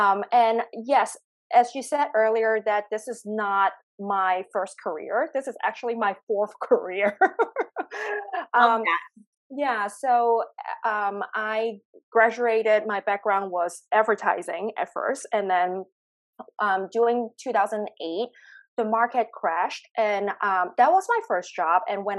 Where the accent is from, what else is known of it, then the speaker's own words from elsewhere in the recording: Hong Kong; English is a second language; moved away; I flew back to Hong Kong because I originally from there. I born and raised in Hong Kong. I flew back on 2010, spent 6 months there and got makeup certificates.